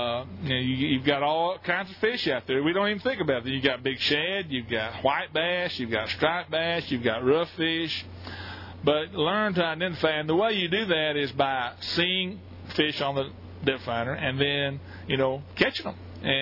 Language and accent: English; Hot Springs, Arkansas, United States; I was blessed in growing up in Hot Springs and having a lot of 5 lakes around there within an hour's drive